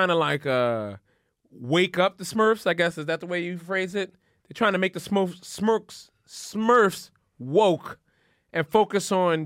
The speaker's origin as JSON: {"language": "English", "town": "Philadelphia", "region": "Pennsylvania", "country": "United States", "said": "I'm from Philly, and I don't say like bagels and eggles and wah-wah."}